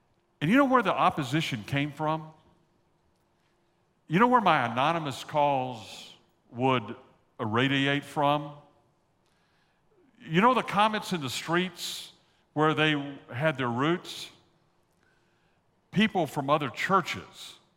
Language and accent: English; the South, United States; accent: Southern; You know, I was raised down in the South. Every once in a while, you'll hear some Southern phrase come from my voice, or you'll hear a Texas accent come forth